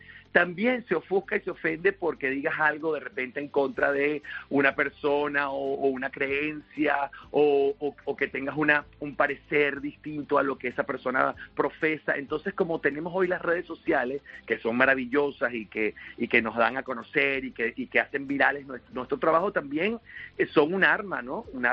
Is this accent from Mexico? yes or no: no; Venezuela; Y yo sé que cuando uno, como venezolano, habla de este tipo de cosas